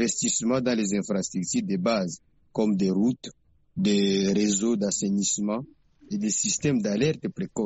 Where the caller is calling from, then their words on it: Bukavu, South Kivu, DR Congo; ici chez nous à Bukavu, en République démocratique du Congo